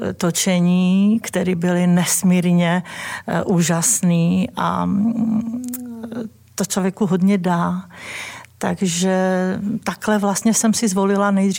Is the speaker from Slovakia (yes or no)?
yes; Malčice, Košice Region, Slovakia; also born or lived in Michalovce; Já jsem se narodila sice v Michalovcích, ale žila jsem 8 let na vesnici, která se jmenovala Malčice. Správně Malčice, protože to je východ. A v podstatě jsem vyrůstala s několika generacemi